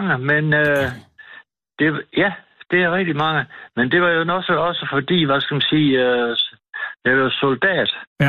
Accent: Tarm, Central Denmark Region, Denmark; Jeg er fra Tarm, ja.

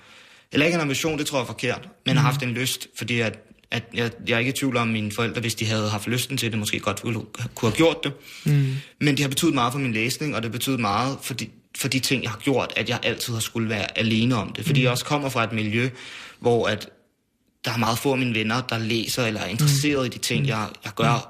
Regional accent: Værløse, Capital Region of Denmark, Denmark; jeg kommer fra Værløs, ikke? Som jo er en helt almindelig forstad uden for København, 20 km fra København.

